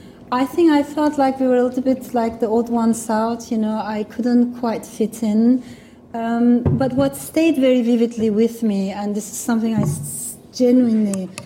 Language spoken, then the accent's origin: English; Ankara, Turkey; also born or lived in Strasbourg, France; I was born in France, in Strasbourg, but I did not live in Strasbourg for a long time because my parents got separated. My father stayed in France, he got married again, and my mother brought me to Turkey, to Ankara.